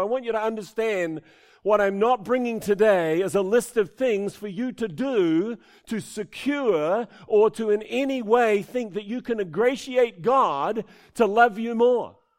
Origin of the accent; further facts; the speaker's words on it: Cust, Canterbury, New Zealand; born there; I am a Kiwi by birth. In fact, I was born in a little town inland here, a little town called Cust. Went to Oxford District School, Rangiora High School.